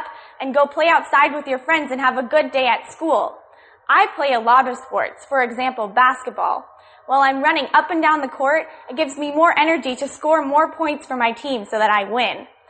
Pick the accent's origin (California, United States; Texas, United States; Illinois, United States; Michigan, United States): California, United States; Los Angeles; I'm from America in California, Los Angeles.